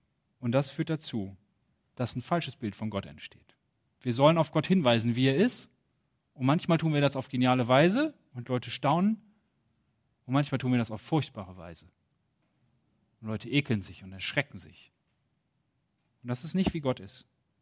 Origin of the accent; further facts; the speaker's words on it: Potsdam, Brandenburg, Germany; dass wir einander mit Respekt begegnen sollen als Potsdamer.